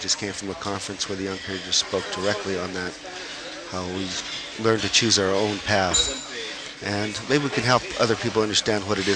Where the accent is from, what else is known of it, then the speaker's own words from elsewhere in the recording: Arizona, United States; Well, I grew up with the Apaches, so I'm not Apache, but that's home to me, the White Mountain Apache Reservation.